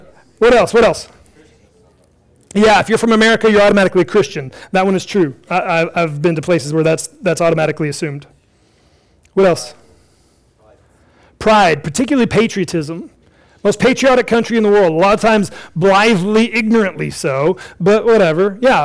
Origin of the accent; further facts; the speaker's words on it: United States; I'm an American